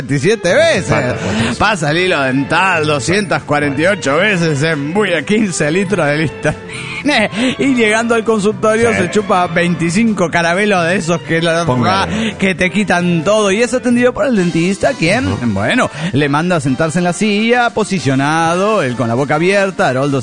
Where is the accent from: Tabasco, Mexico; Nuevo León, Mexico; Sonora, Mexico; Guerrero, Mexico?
Sonora, Mexico; Guaymas; de Guaymas, Sonora, México.